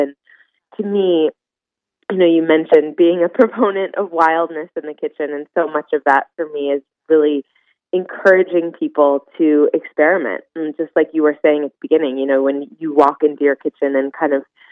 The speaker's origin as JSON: {"language": "English", "region": "Hawaii", "country": "United States", "tie": "born or raised there", "said": "My mom, I grew up in Hawaii, and my mom made most of the products for the spas and resorts that were in the island."}